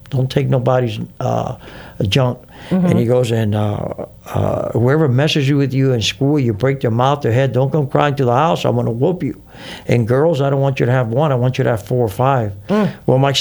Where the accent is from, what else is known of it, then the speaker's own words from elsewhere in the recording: Carol City, Florida, United States; why am I selling drugs in New York and in Puerto Rico when I grew up in Carroll City in a black neighborhood?